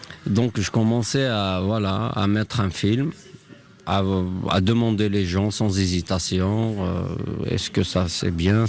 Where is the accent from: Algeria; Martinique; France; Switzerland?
Algeria; Kabylie; born there; moved away; Je suis né en Kabylie, en Algérie plus exactement. En 2000, quand j'ai quitté l'Algérie